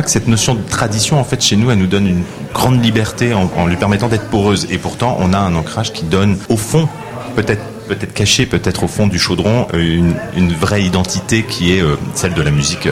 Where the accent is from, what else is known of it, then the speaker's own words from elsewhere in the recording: Brittany, France; on est finalement un peu à l'image de ce que sont les musiciens on va dire de Bretagne, puisqu'on vient de Bretagne